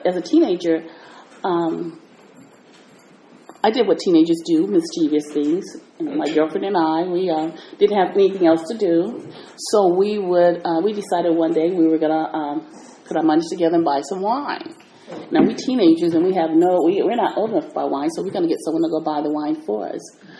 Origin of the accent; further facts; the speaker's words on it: Oakland, California, United States; my mom came to California when I was 2 years old. And so I grew up in Oakland